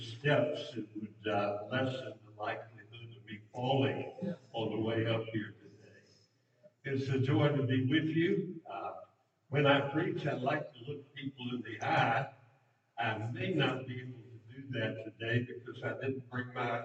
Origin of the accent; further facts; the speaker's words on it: Petersburg, Virginia, United States; born there; also born or lived in Colonial Heights; I was born in Petersburg. We moved to Colonial Heights in 1961